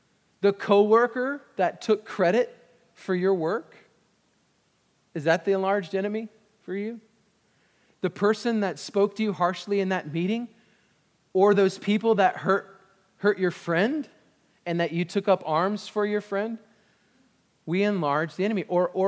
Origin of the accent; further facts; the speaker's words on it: Virginia Beach, Virginia, United States; I grew up in Virginia Beach.